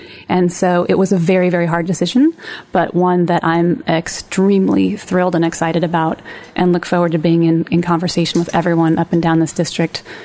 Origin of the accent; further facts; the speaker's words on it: Seattle, Washington, United States; I came from Seattle, so grunge is still something that I listen to when I need to.